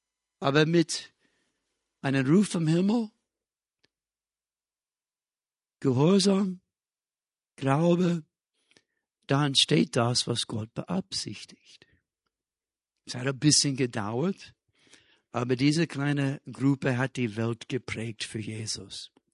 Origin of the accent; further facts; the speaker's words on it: Cincinnati, Ohio, United States; Wisst ihr, ich komme aus Ohio, Cincinnati, Ohio in USA.